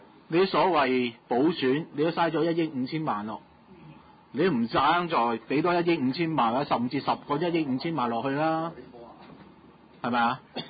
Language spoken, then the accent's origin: Cantonese; Hong Kong; 俾我哋香港人真係冇能力去上海參觀嘅話